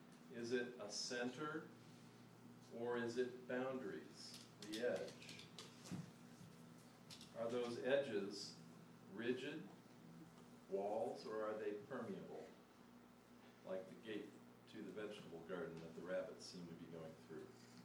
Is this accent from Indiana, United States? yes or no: yes; South Bend, Indiana, United States; also born or lived in Chicago; now in Nashville, United States; I grew up in South Bend, Indiana. I lived in Chicago for 20 years, and now I live in Nashville, Tennessee.